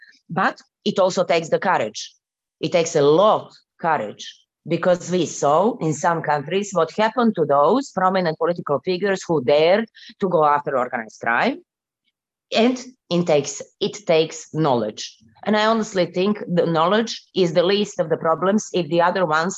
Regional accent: Montenegro; I mean, I'm coming from Montenegro and we have so many examples.

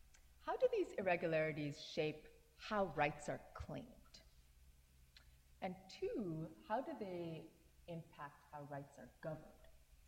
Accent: India; born there; A good example of this is, I was born in India, right?

